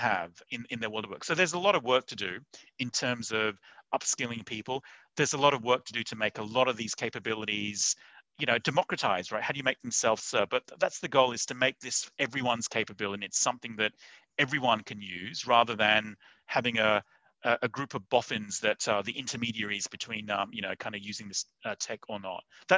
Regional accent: Australia; I grew up in Australia, and all the way growing up, I wanted to actually be a chemical engineer.

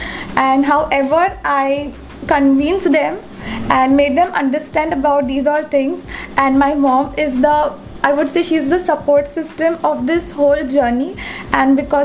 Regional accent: Mumbai, Maharashtra, India; I am born and raised in Mumbai

